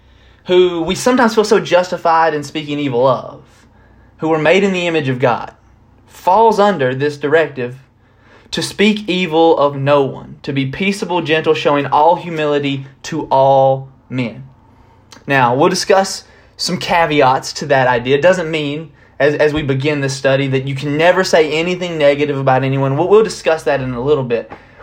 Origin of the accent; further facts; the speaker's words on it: United States; I have freedom of speech as an American